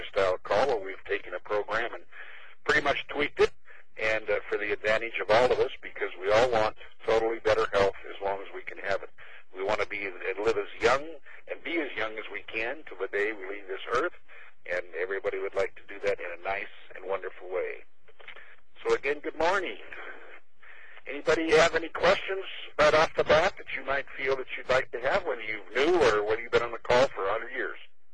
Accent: Olympia, Washington, United States; I'm from Olympia, Washington, and I will be your host this morning

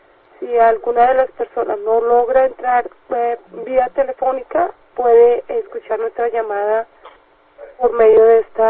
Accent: Colombia; quien es una colombiana, de donde yo soy también, un orgullo para mí.

